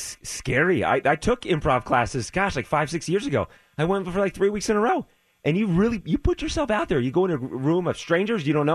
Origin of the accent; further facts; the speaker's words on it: Pennsylvania, United States; Born and raised in Bucks County in the 70s, was a child of the 80s and loved playing Nintendo and Atari and rode his three-wheelers and four-wheelers.